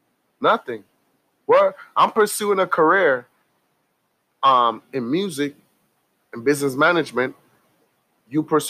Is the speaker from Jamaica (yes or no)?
yes; Jamaica; Jamaican culture is different. The way we were brought up is different, mm-hmm. right? For example, in my hometown, if you had an event coming up and you already got a date, your flyers out, I would not put an event on your date.